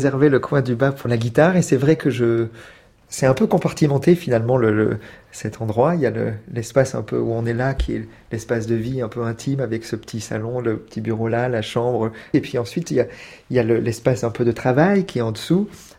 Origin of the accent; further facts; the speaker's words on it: Bordeaux, Nouvelle-Aquitaine, France; c'était un concert à Bordeaux, donc où j'ai grandi, au Rocher de Palmer, qui est une salle où j'adore jouer.